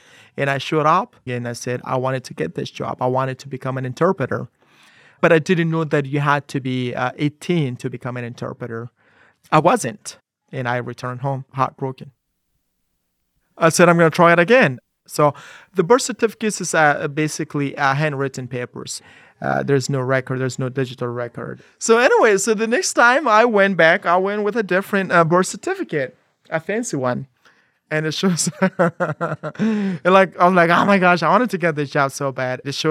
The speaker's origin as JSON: {"language": "English", "region": "Kunar", "country": "Afghanistan", "tie": "born or raised there", "said": "I was born in Kunar's. I could understand their actions, their body language, and what they were up to because I was from there."}